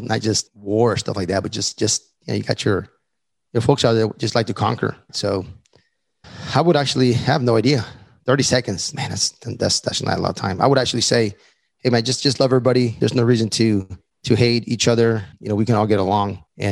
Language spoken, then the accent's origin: English; Texas, United States; I'm from Texas, the stuff that I know, like just the Texas history